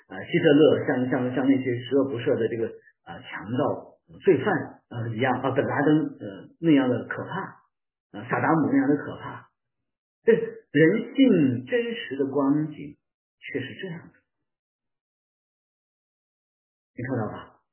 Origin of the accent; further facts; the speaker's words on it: China; 这个罪这个词啊，对我们中国人来说呢，非常容易引起误解